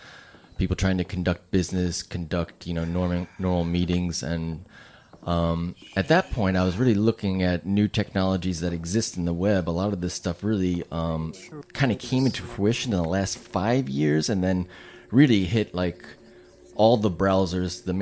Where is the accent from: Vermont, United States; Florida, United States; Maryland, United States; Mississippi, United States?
Maryland, United States; Baltimore; born there; now in Boulder, United States; Where do I come from? I was born in Baltimore, lived in lots of different places. Currently coming from Boulder, Colorado